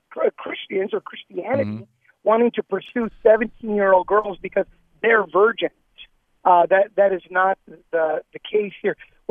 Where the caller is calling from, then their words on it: Los Angeles, California, United States; I'm actually calling from Tommy on Beverly and Rampart.